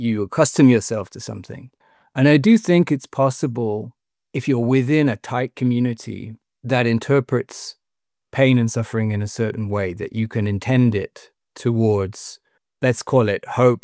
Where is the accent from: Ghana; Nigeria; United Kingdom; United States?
United Kingdom; England; Being English, I don't know.